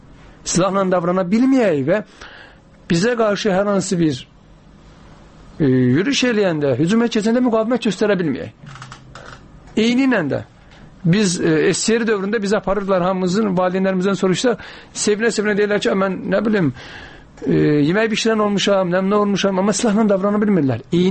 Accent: Azerbaijan; mən özüm, belə deyək, Neftçala zonasında doğulub böyümüşəm.

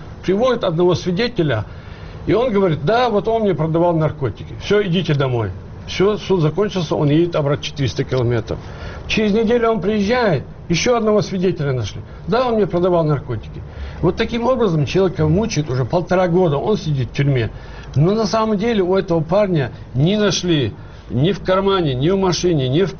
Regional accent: Grozny, Chechnya, Russia; born there; я знаю чеченцев, я там родился в Грозном.

